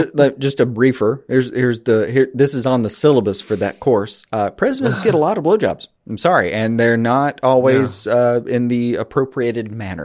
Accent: the South, United States; You know, we grew up in the South, so I heard it referring to Clinton.

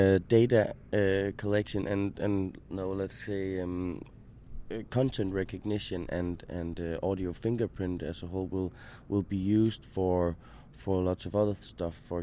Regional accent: Denmark

